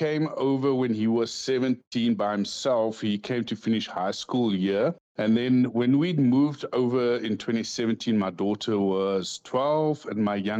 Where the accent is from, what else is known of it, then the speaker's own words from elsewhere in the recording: Thabazimbi, Limpopo, South Africa; moved away as an adult; now in United States; I was born in Tabazimbi, Limpopo, and then eventually lived in Zanine in Limpopo as well.